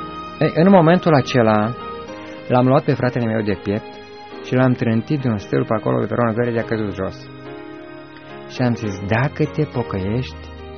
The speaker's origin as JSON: {"language": "Romanian", "town": "Gherla", "region": "Cluj County", "country": "Romania", "tie": "born there", "said": "proveneam dintr-o familie foarte săracă, m-am născut în Gherla"}